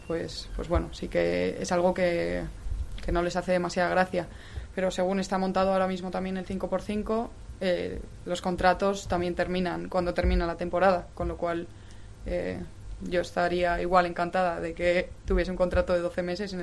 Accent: Valladolid, Castile and León, Spain; para poder decir que defendemos a Valladolid, que somos de Valladolid?

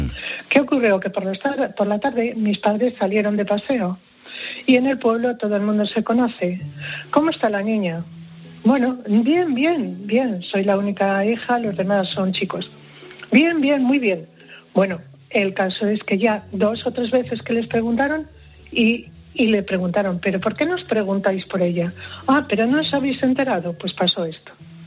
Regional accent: Castile and León, Spain; Mi pueblo tiene un río precioso, el río Tormes, y yo la verdad es que había dado 4 brazadas, nada más.

